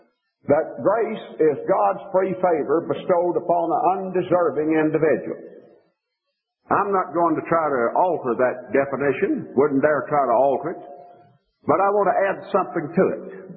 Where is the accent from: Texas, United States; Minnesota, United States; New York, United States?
Texas, United States; There was a time several years back when my home state of Texas, for a while, abolished the death penalty.